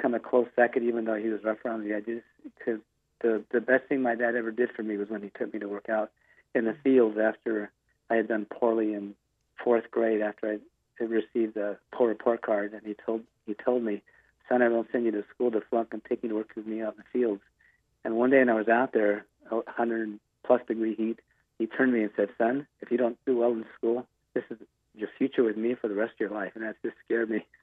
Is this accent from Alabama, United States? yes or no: no; Willits, California, United States; now in Elk Grove, United States; Danny, I come from a little town called Willits, California, and it's about, I'd say, 3 hours northwest of the Sacramento area where I live today.